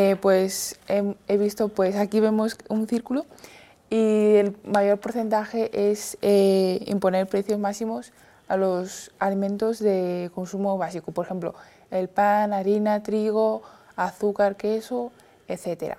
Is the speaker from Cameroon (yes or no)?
no; China; Spanish is a second language; now in Madrid, Spain; De China. Sureste.